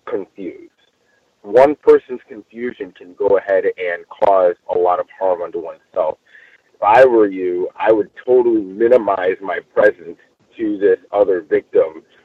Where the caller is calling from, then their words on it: Los Angeles, California, United States; I'm calling from Los Angeles. Yeah, I'm in Los Angeles at the moment.